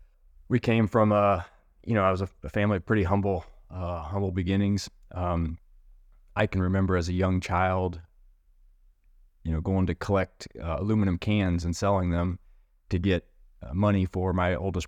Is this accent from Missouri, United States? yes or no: yes; Missouri, United States; I presently reside technically in the state of Kansas. I grew up in Missouri. I've always called Missouri home in reality.